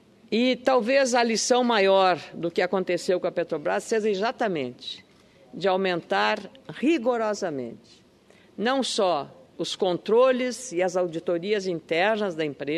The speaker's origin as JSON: {"language": "Portuguese", "region": "Rio Grande do Sul", "country": "Brazil", "said": "queria renovar a solidariedade nossa, como gaúchos que somos"}